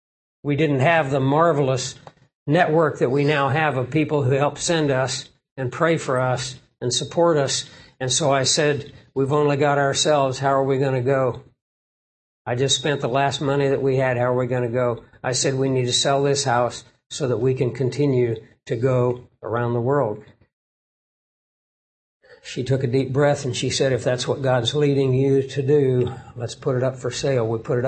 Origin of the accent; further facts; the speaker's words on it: Toad Suck, Arkansas, United States; Toad Suck, Arkansas. Where is that? Well, it's the other side of Conway from Pickles Gap. I'm glad I don't live there anymore.